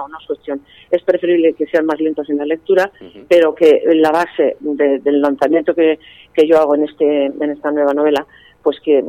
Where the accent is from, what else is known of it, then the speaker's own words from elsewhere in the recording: Navarre, Spain; now in Amposta, Spain; yo resido allí de momento en Amposta, yo soy de aquí de Navarra, de toda la vida, claro, he nacido aquí